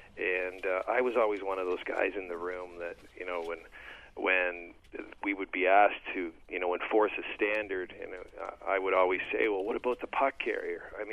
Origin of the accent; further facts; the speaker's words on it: Ontario, Canada; I grew up in Northern Ontario and, you know, played hockey as a kid on the outdoor rinks